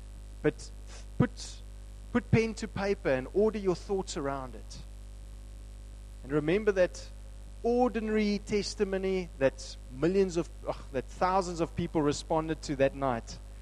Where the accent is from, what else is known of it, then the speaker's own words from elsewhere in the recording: South Africa; Growing up in South Africa, there's a lot of church-going people, religious-type people.